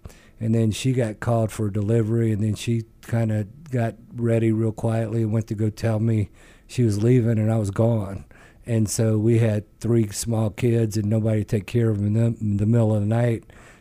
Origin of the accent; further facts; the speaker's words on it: Louisiana, United States; When I was growing up in Louisiana, my parents, Penny and Muggsy, and Muggsy's the mom and Penny's the dad.